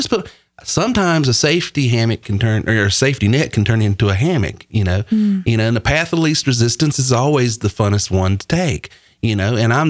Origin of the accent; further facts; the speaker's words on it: Northeast, United States; The business I'm in now, you know, is this goofy sounding redneck from South Carolina and I'm from the Northeast